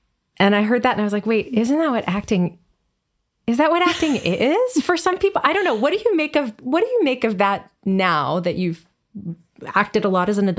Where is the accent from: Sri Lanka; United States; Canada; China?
Canada; I grew up in Canada.